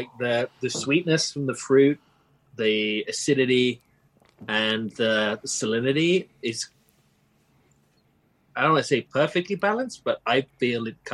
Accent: Birmingham, West Midlands, United Kingdom; accent: Brummie; I'm from Birmingham in the UK, and I'm not sure if you're aware of its infamously shit accent.

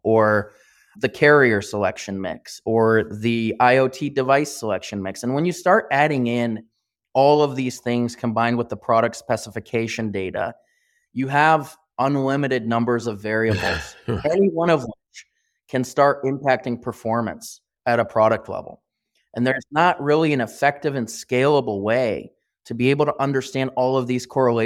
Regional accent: Columbus, Indiana, United States; Grew up in Columbus, Indiana. I grew up in Columbus, went to school in Bloomington at IU for the first 2.5 years, and then finished up in Indianapolis at the University of Indianapolis.

